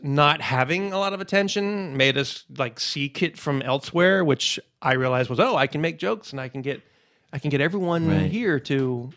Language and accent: English; the South, United States; the great thing about growing up in the South is that it was just every summer was wake up, eat some cereal, go on your bike, and be gone.